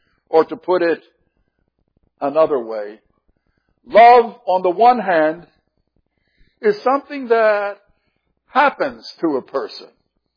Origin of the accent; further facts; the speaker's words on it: Philadelphia, Pennsylvania, United States; born there; I was born in the Jewish hospital of Philadelphia, Pennsylvania, the city of brotherly love.